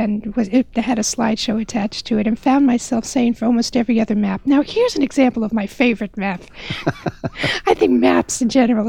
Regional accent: New York, United States; Growing up in New York using that library, I never knew this map room existed.

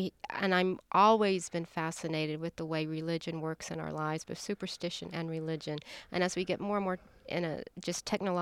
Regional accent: Florida, United States; I think as a writer who was born and raised in Florida

